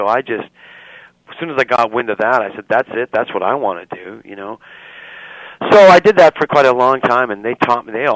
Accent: Saskatchewan, Canada; Because I'm from Saskatchewan

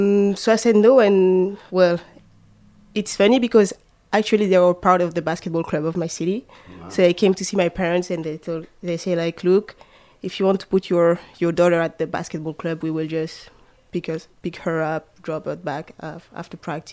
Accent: Paris, Île-de-France, France; I think growing up in France is like pretty similar to growing up in Canada. You know, I was born in Paris, so a big city, a lot of things to do.

